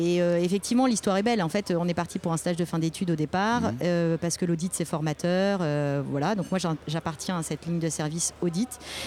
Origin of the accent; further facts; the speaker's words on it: Normandy, France; Alors moi j'ai grandi en Normandie, pas très loin du Havre, et j'ai fait mon école de commerce ici, l'EMN.